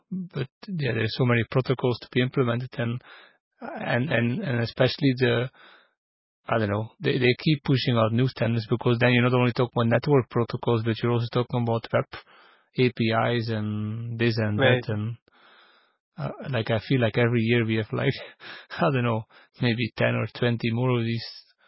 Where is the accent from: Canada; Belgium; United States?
Belgium; I'm from Belgium, so we speak like 3 languages here, at least the official one, but of course there are plenty other ones.